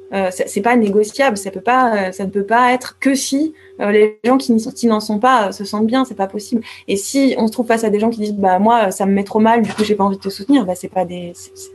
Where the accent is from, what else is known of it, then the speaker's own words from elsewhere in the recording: France; comme si en France, il y avait pas, en tant que Française, il n'y avait pas plein d'autres endroits qui concernaient directement le colonialisme de la France.